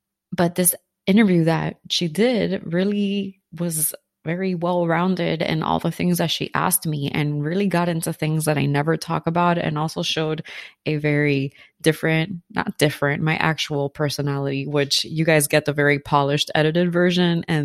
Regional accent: Miami, Florida, United States; You know, I grew up in Miami and I was a little bit hood.

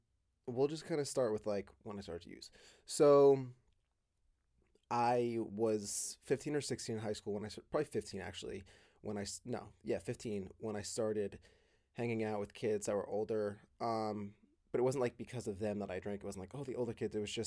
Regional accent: New Jersey, United States; My brother and I are twins. I grew up in New Jersey.

